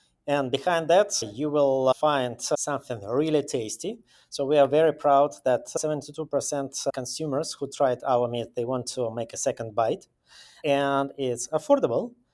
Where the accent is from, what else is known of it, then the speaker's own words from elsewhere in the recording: Belarus; Well, I'm from Belarus, and I built several companies back in the post-USSR environment.